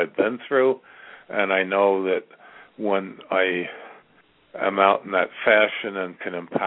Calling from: Virginia, United States; I'm calling from Virginia.

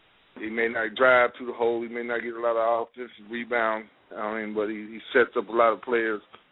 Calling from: Dayton, Ohio, United States; from Dayton.

